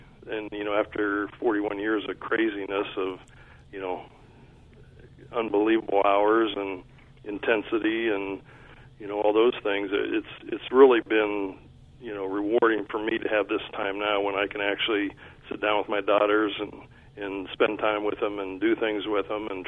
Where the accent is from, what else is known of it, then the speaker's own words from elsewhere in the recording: Midwest, United States; I'm from the Midwest, so the Rose Bowl's always been a big, you know, I just have always liked watching the Rose Bowl